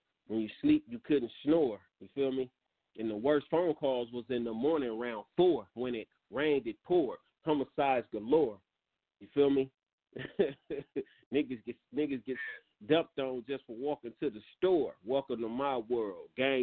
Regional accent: Watts, California, United States; And that's where I'm from Great Street Watts originally, you know, Great Street Watts … Crip, you feel me?

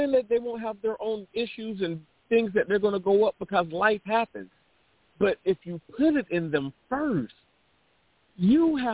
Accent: North Carolina, United States; I'm from North Carolina. I'm a country boy. My grandma had a garden in the backyard.

